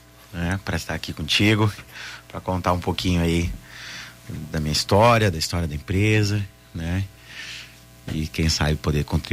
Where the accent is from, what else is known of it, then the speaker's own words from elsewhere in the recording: Caxias do Sul, Rio Grande do Sul, Brazil; então eu já nasci em Caxias, né, e minha irmã também, meus irmãos, né, todos são caxienses, somos caxienses.